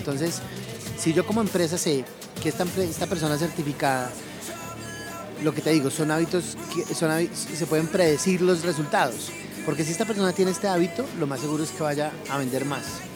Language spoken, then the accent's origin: Spanish; Colombia; aunque no soy mexicano, soy colombiano